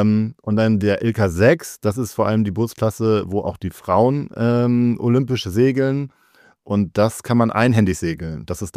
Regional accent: Kiel, Schleswig-Holstein, Germany; ich komme aus Kiel.

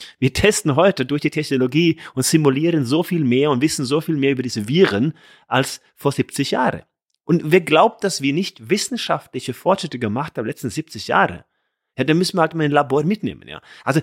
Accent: Norway; insbesondere in Norwegen, meiner Heimat war es ja immer so sehr stark an der Küste

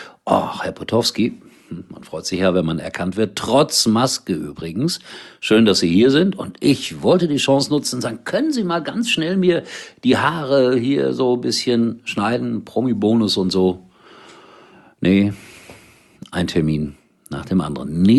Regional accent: Germany; Dafür sind wir Deutsche.

